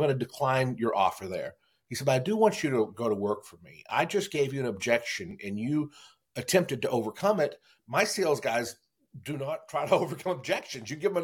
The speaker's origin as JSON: {"language": "English", "town": "North Richland Hills", "region": "Texas", "country": "United States", "tie": "born or raised there", "also_born_or_lived": "Fort Worth", "said": "Well, I was born in Fort Worth, and I grew up in North Richland Hills."}